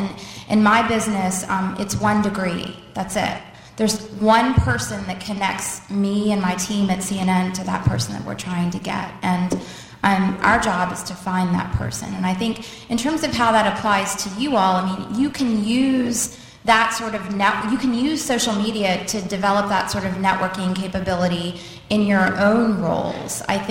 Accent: United States; one of the best and most significant things that we could do as Muslim American women

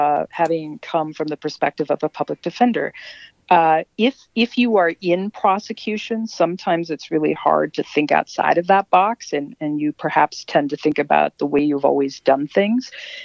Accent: New Ulm, Minnesota, United States; I grew up in New Ulm, which is in southern Minnesota.

